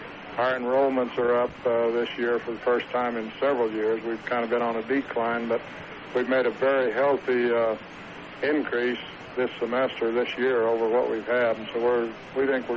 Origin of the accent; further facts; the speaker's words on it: Thatcher, Arizona, United States; Oh, yes. Yeah, well, I'm from Thatcher.